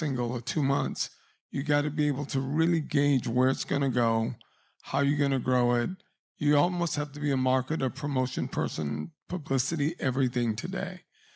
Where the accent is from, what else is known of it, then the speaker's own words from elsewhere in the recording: Louisiana, United States; You know, growing up in Louisiana, one of the greatest things for me, that it's kind of a potpourri or gumbo of music.